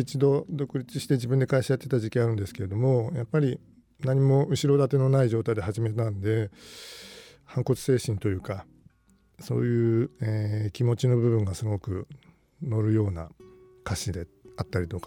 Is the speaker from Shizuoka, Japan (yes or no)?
yes; Shizuoka, Japan; 僕静岡出身なので